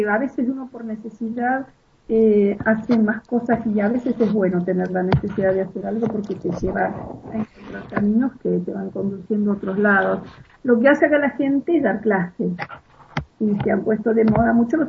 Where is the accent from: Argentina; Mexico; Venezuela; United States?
Argentina; Y somos Argentina, no tienen que olvidarse de eso.